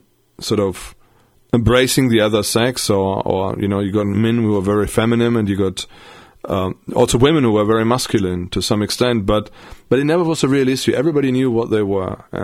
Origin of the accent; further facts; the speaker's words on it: Germany; English is a second language; now in United Kingdom; I've got a German culture. I'm German. I grew up in Germany, but I've lived in Britain for most of my life.